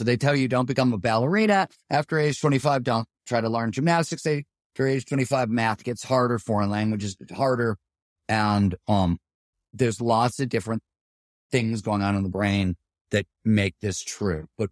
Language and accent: English; Ohio, United States; I grew up in Ohio